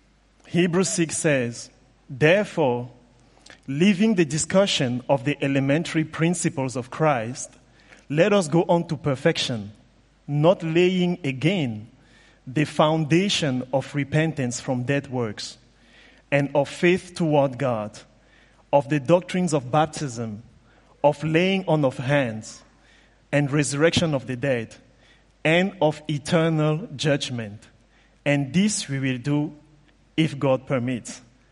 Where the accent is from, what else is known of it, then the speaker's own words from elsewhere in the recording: Cameroon; I am from Cameroon